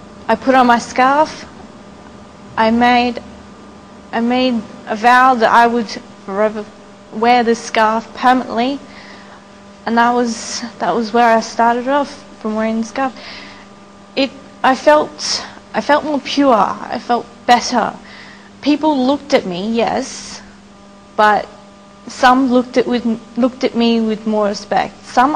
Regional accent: Australia; I'm still an Aussie, but my faith is different. I'm a Muslim. I'm an Aussie Muslim.

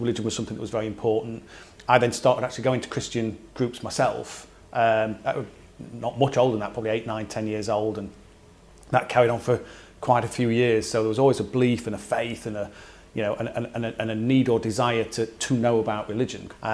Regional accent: Sheffield, Yorkshire and the Humber, United Kingdom; now in Wakefield, United Kingdom; English through and through. England born and bred. I was born and raised in Sheffield. I live in Wakefield in West Yorkshire now. But yes, yeah, as English as I think you can get. I'm of a Christian background, Church of England.

